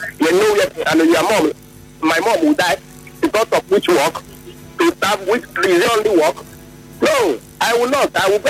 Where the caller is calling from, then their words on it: Portugal; I'm calling from Portugal.